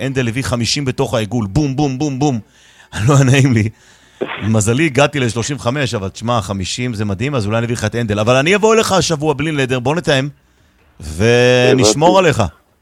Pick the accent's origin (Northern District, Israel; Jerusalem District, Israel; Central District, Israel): Jerusalem District, Israel; Bayit VeGan; כן, גדלתי בבית וגן, היום אני כבר לא שם.